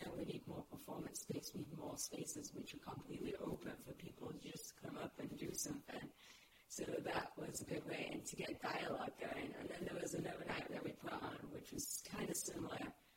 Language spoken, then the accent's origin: English; Sheffield, Yorkshire and the Humber, United Kingdom; it doesn't matter if I'm from Sheffield